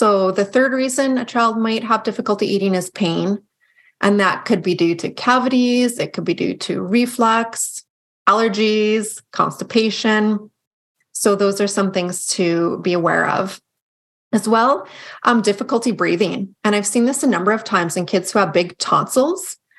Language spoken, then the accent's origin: English; Calgary, Alberta, Canada